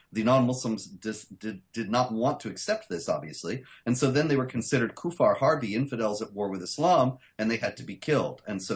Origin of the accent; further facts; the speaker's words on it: South Carolina, United States; born there; And I was born in South Carolina, and the state motto is Doom Spiro Sparo, while I breathe, I hope.